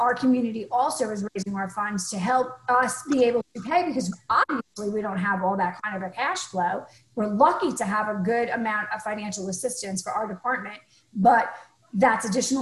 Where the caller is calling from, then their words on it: Florida, United States; It's Florida